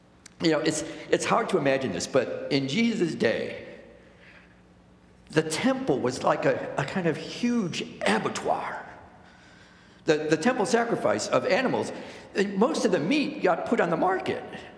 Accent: Chicago, Illinois, United States; I'm from Chicago. We got nice things in Chicago.

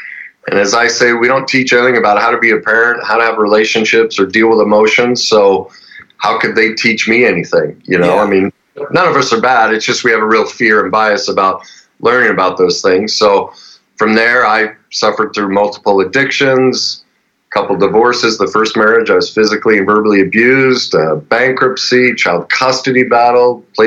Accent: Denver, Colorado, United States; moved away; Well, from Denver, and born and raised there, moved here about 5 years ago. I played pro hockey and pro golf, so I kind of lived everywhere, but mm-hmm. Denver was always home.

